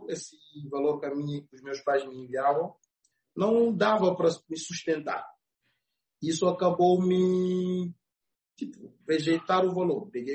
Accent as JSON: {"language": "Portuguese", "town": "Bissau", "country": "Guinea-Bissau", "tie": "born or raised there", "said": "Eu sou natural de Guiné-Bissau, de uma família humilde"}